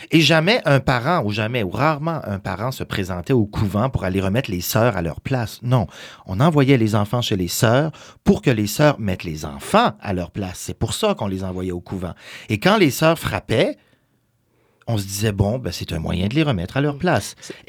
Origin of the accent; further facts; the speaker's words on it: Quebec, Canada; quand on vient du Bas-Saint-Laurent-Gaspésie, c'est que les intérieurs sont d'une propreté irréprochable